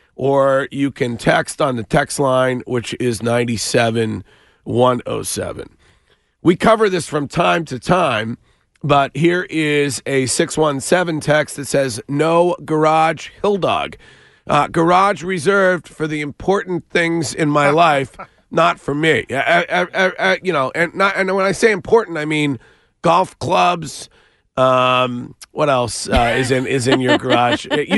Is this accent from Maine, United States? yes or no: no; Stow, Massachusetts, United States; some evidence that was discovered in my hometown of Stowe, Massachusetts.